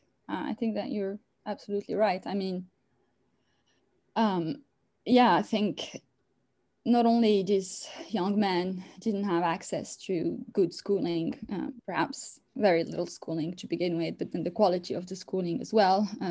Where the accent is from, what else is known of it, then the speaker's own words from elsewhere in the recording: Casablanca, Casablanca-Settat, Morocco; And so I grew up in Casablanca, which is a big, one of these really big, noisy, overwhelming cities that are developing rapidly and with lots of wealth and social inequalities.